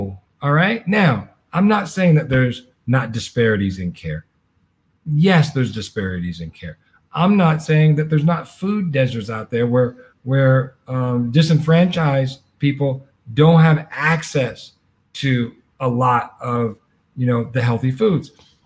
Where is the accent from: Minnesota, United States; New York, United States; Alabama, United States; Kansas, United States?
Alabama, United States; I grew up in Alabama in the South, right? There wasn't any traffic. We had more dirt roads than paved ones.